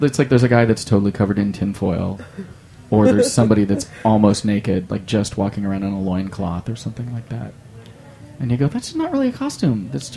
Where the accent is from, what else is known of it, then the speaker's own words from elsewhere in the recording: California, United States; now in New York, United States; I'm from California, so this was never an issue, but now that I live in New York, sometimes it's freezing on Halloween.